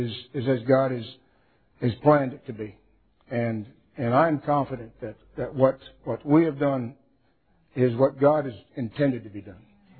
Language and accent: English; Michigan, United States; And I'm from Michigan, the center of time study and production.